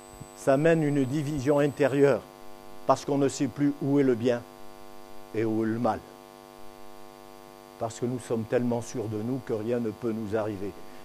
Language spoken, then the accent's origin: French; Provence-Alpes-Côte d'Azur, France; je viens du Midi et d'une région qui s'appelle la Provence. Et je ne suis pas loin de Marseille non plus.